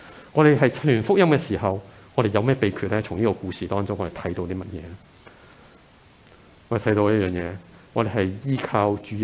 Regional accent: China; 看到这个的我哋中國人啊，乜嘢都係神啊

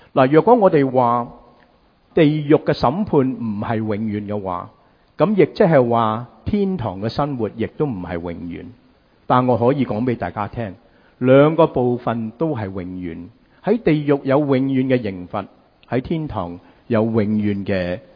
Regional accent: United States; 今日同大家讲华氏，因为我哋美国人好中意讲华氏

